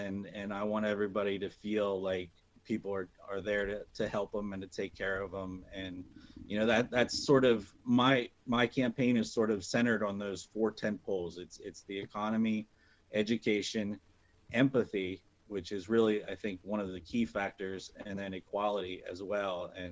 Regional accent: Pennsylvania, United States; born there; I was born here in Northern York County. I'm a simple guy.

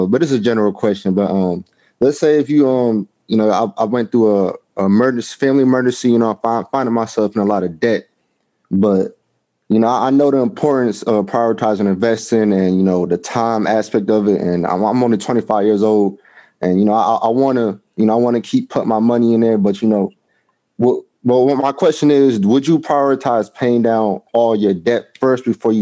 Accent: Middletown, Connecticut, United States; also born or lived in Hartford; I was born in Hartford, raised in Middletown, Connecticut.

